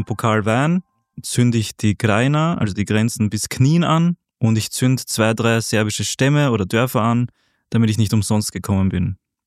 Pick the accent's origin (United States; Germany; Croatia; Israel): Croatia; Zagreb, City of Zagreb; quasi in meinem Herkunftsland, in meiner Herkunftsstadt sogar. Ich bin in Zagreb nämlich geboren.